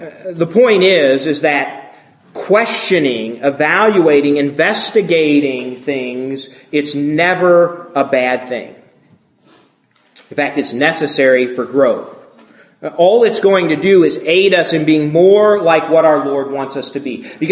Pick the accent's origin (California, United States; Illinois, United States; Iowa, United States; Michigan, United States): Illinois, United States; Rockford; One of the greatest things that I remember growing up in Rockford was that the parents of my age group really did a great job of facilitating times for us young people to get together